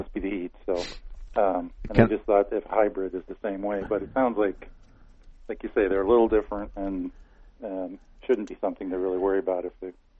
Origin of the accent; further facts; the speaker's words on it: Midwest, United States; Yeah, I came from the Midwest, and okay.